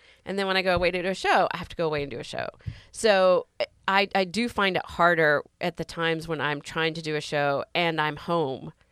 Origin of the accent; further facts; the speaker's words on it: North Carolina, United States; He's and from we're from North Carolina